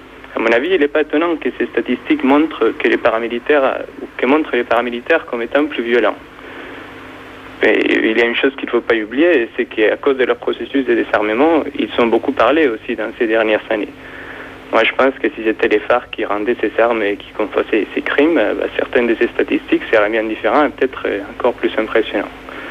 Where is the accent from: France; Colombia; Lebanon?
Colombia; Manizales, Caldas; French is a second language; je suis colombien, je viens de la ville de Manizales, dans la cordillère centrale de la Colombie.